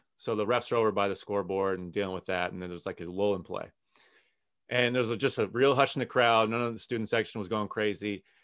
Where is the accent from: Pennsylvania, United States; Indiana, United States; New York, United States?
Indiana, United States; I'm from Indiana, Purdue people, you know, they know me.